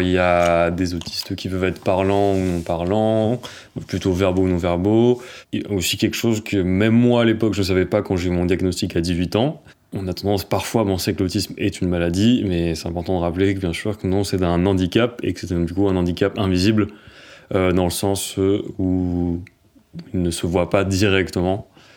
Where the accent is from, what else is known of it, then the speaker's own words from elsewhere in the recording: Romans-sur-Isère, Auvergne-Rhône-Alpes, France; born there; quand le 16 avril 1995, je suis né à Romans-sur-Isère, j'aurais pu naître comme, entre guillemets, tout le monde.